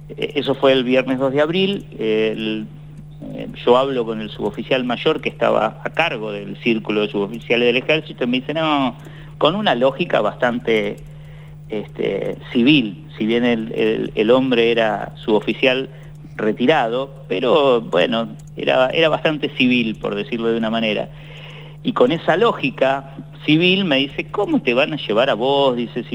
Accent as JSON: {"language": "Spanish", "town": "La Plata", "region": "Buenos Aires Province", "country": "Argentina", "tie": "born or raised there", "said": "yo era diariero y repartía en el barrio Mondongo, así se llama el barrio de La Plata, donde yo nací y me crié."}